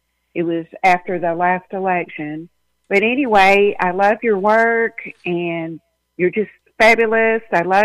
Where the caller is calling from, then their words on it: Kentucky, United States; I'm calling from Kentucky.